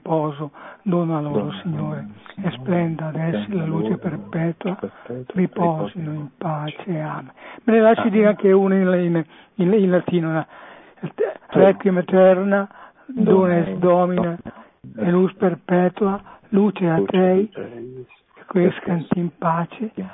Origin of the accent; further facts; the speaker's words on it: Bergamo, Lombardy, Italy; Sono Bergamasco, volevo chiedere questo.